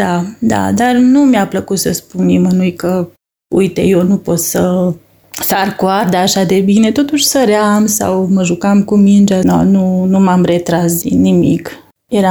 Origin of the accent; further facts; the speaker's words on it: Oradea, Bihor County, Romania; Din Oradea.